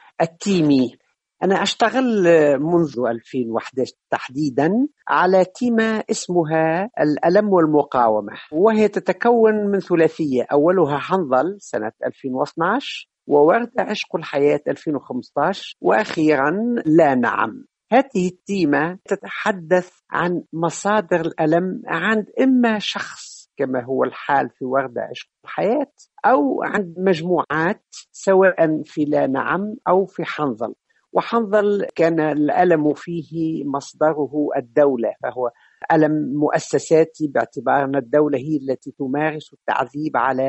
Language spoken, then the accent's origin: Arabic; South Tunisia, Tunisia; فيهم من أعرفه مباشرة لأنه ابن قريتي وأنا ابن جنوب تونس